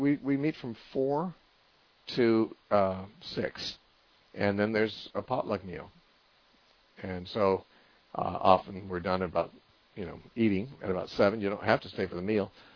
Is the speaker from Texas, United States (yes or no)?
no; Covina, California, United States; He went to the same Baptist church I went to growing up in Covina, and he's contacted me over the Internet.